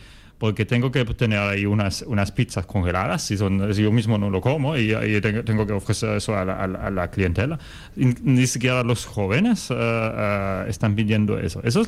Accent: Baden-Baden, Baden-Württemberg, Germany; Spanish is a second language; yo veo que en mi pueblo de Alemania, que se llama Baden-Baden

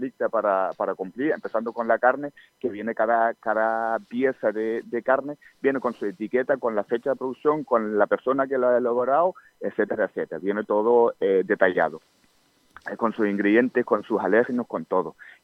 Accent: Germany; Soy alemán nacido, correcto, sí.

